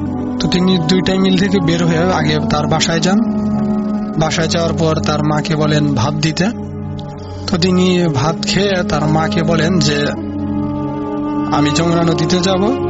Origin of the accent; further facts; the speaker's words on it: Sirajganj, Rajshahi Division, Bangladesh; আমার বাড়ি সিরাজগঞ্জ সদরে কোনো একটা গ্রামে।